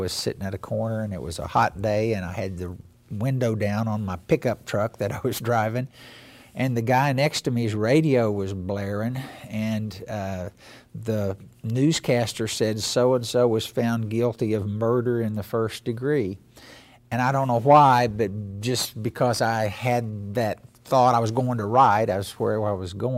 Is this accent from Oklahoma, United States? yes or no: yes; Grove, Oklahoma, United States; I was raised in Grove, Oklahoma, on Grand Lake. My mother and father were both teachers there, and grew up on the farm that my mother was born